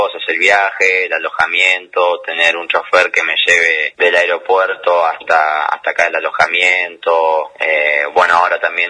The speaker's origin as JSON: {"language": "Spanish", "town": "Esquel", "region": "Chubut", "country": "Argentina", "tie": "born or raised there", "said": "nací en Esquel, viví toda mi vida allá y estudié en el secundario en la escuela 7722, 23 de marzo. La primaria la hice en la escuela 8 Manuel Belgrano."}